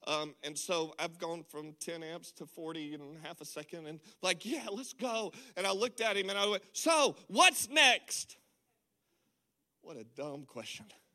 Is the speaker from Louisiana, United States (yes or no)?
yes; Louisiana, United States; moved away; what I've learned since we've made the decision to move our family halfway across America, I'm originally from Louisiana